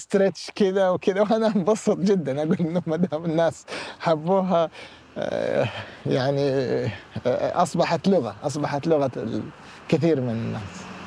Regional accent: Asir, Saudi Arabia; لو أنا لو قابلت نفسي وأنا صغير في قريتي في عسير

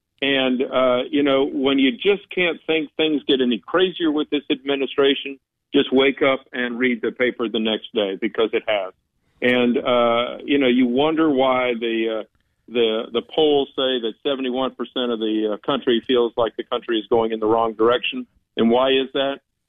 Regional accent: North Carolina, United States; It bothers me a little bit, seeing as I'm from North Carolina, hearing about this unsweet tea. We have sweet tea here.

